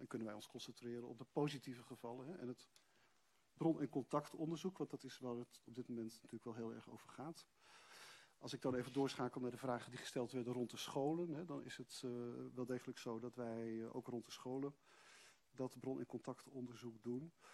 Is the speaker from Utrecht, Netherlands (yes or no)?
no; Groningen, Netherlands; Of we die mensen verstaan, of ze naar ons luisteren als Groningers.